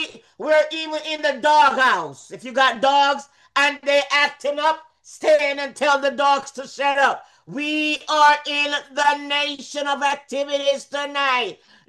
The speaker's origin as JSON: {"language": "English", "country": "Jamaica", "said": "For me, I'm from Jamaica, so I have all different kind of blood."}